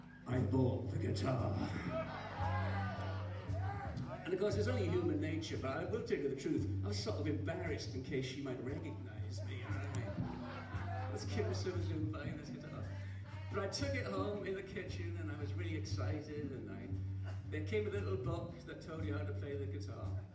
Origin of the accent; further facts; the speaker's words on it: New York, United States; I was in Walmart, I live in upstate New York, I was in Walmart, and in my hometown